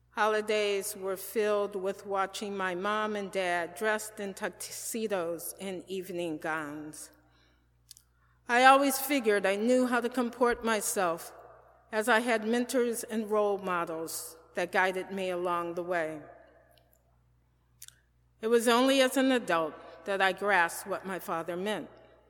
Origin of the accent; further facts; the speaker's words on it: Detroit, Michigan, United States; I was raised in Detroit, where I attended the best schools, was involved with the best social clubs, Coeds for Young Ladies, Blizzard, a Black Ski Club, charity and debutante balls.